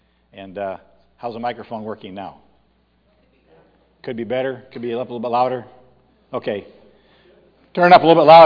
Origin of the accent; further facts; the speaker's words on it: Allison, Iowa, United States; So I grew up on a farm in northern Iowa. I'm from Allison, Bristow area, between Waterloo and Mason City.